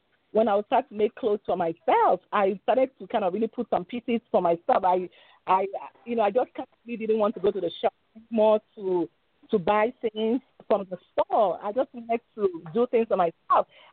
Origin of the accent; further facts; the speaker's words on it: Lagos, Nigeria; That's where I grew up in Lagos, Nigeria.